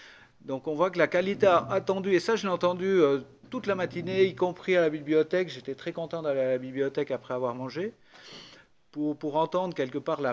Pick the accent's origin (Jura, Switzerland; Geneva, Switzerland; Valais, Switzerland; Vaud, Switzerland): Valais, Switzerland; je suis assez fier en tant que Suisse. Même si je suis binational, mais je suis suisse et valaisan avant tout.